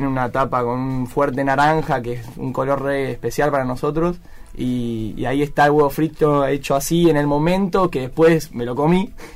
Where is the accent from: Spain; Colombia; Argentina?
Argentina; Castelar, Buenos Aires Province; Y bueno, somos todos de Castelar.